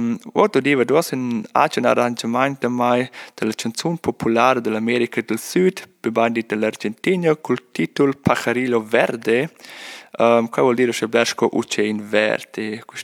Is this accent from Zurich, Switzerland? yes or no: no; Lavin, Graubünden, Switzerland; now in Lucerne, Switzerland; Ich bin aus Lewin, aus dem Unterengadin. Jetzt wohne ich aber in Luzern